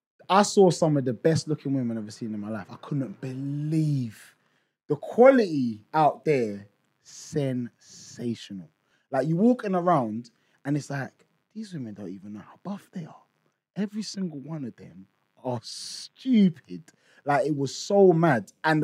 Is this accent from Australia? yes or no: no; London, United Kingdom; And we was like, oh, we're from London.